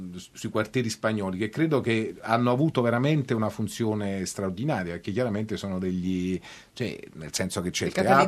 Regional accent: Naples, Campania, Italy; Ho sempre detto che in realtà è Napoli perché io e noi siamo napoletani, e quindi chiaramente era Napoli perché era il nostro luogo

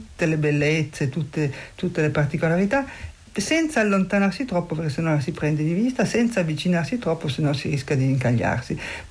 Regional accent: Turin, Piedmont, Italy; born there; Io sono nata a Torino nel 1946 da genitori siciliani.

